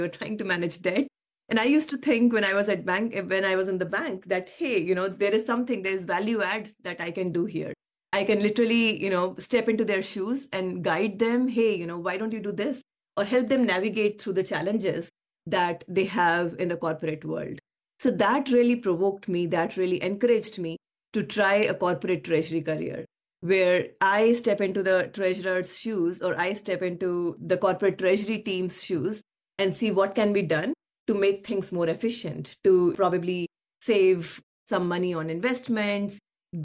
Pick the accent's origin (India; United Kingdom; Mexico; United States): India; I started my career in India. I was born and brought up in India. I did my education, my MBA